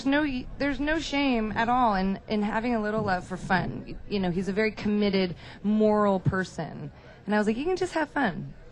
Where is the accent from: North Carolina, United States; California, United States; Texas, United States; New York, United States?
California, United States; now in Nashville, United States; I am a Californian, recently moved to Nashville, and a big part of moving to Nashville was because I wanted to write with people.